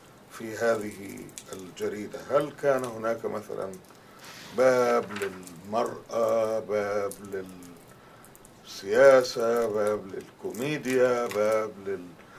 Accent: Tanta, Gharbia, Egypt; وأنا نشأت في مدينة طنطا،

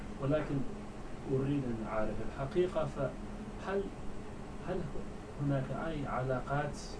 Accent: United States; Arabic is a second language; لما أتخيل بالجامعة كأمريكي، أنا أرى

